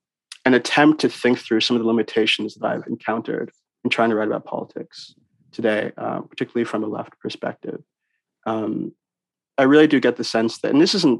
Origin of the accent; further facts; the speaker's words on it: Virginia, United States; in the sense that I grew up in Northern Virginia. And so when I would come home from college to do internships in DC, I just have a place to stay with my parents.